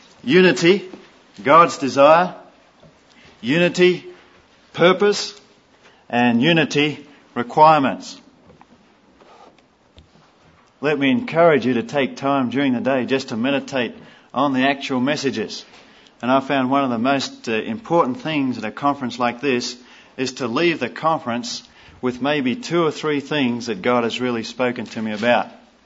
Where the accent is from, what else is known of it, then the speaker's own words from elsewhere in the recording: Australia; I'm from Australia.